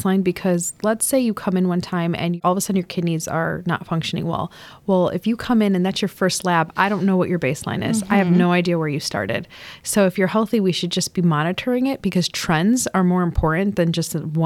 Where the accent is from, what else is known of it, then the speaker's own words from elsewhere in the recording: Frankfort, United States; I grew up in the Frankfort area. I've lived here almost my whole life.